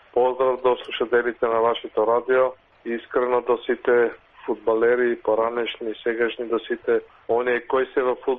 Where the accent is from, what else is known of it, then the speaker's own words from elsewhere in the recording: Štip, Eastern, North Macedonia; јас сум роден Штипјанец, роден и порастат на неколку метри од градскиот фудбалски стадион во Штип, тука во тоа познато мало Тузлија, во непосредна близина на автобуската станица